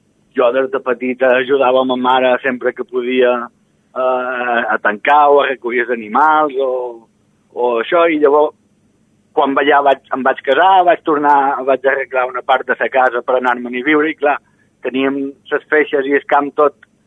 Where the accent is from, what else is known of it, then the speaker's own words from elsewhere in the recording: Sant Josep, Balearic Islands, Spain; he format part de la colla de Sant Josep, jo som de Sant Josep.